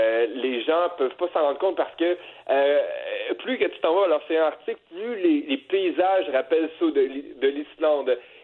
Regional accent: Quebec, Canada; Fait que moi, en tant que Québécois, moi j'avais jamais entendu parler des communautés francophones hors Québec.

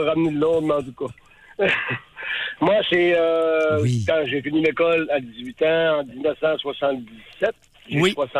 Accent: Saguenay, Quebec, Canada; moi, je viens de Saguenay, ville de la baie. Il y avait une usine de pâte et papier, elle est plus là présentement aujourd'hui.

